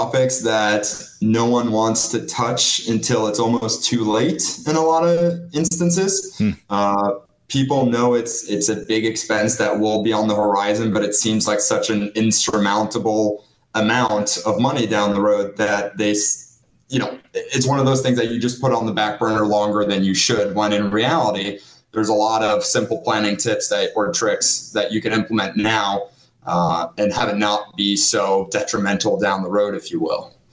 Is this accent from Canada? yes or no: no; Norway; first language Norwegian; English is a second language; also born or lived in Germany; I was born and raised in Norway. So Norway is my native language.